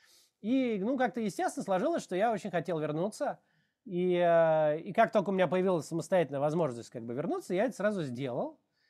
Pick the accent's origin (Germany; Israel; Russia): Israel; То есть он все наше детство в Израиле проработал программистом.